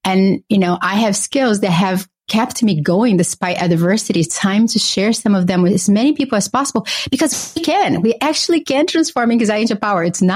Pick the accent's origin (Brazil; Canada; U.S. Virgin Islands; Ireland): Brazil; now in United States; I grew up in Brazil with a single mother. We had very little resources for a period of our lives.